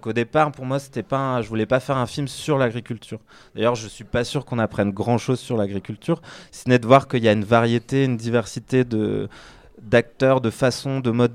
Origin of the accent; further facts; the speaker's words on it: Quimper, Brittany, France; je suis né, j'ai grandi à Quimper. Je suis un citadin. Mes parents ont grandi à Paris et sont venus s'installer en Bretagne.